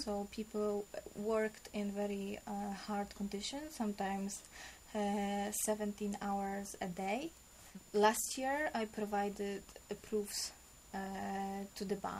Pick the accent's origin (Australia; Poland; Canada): Poland; English is a second language; I came from Poland, and I represent Polish Green Network.